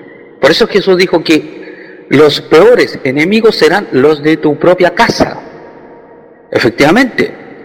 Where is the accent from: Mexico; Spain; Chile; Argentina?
Chile; de Chile.